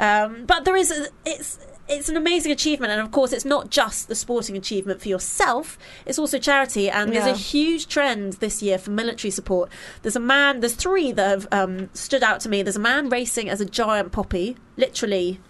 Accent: United Kingdom; But obviously, being British, I went, okay, I'm really sorry.

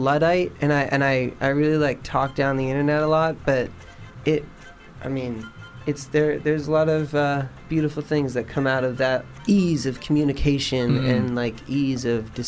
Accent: New York City, New York, United States; I'm a New Yorker, and I'm used to, like, playing the States and stuff

